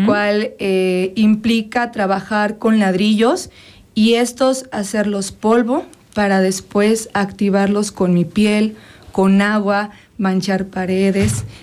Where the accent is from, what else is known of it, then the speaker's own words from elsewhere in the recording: Temixco, Morelos, Mexico; Yo crecí, la mayoría de mi adolescencia fue en Temisco, entonces es una ciudad periférica